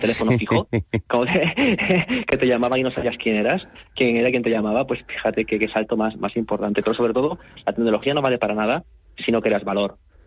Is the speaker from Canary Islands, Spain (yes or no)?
yes; Canary Islands, Spain; moved away as an adult; yo soy canario en peligro de extinción, como me dijo uno una vez. Bueno, antes que nada, yo salí de Canarias con 19 años.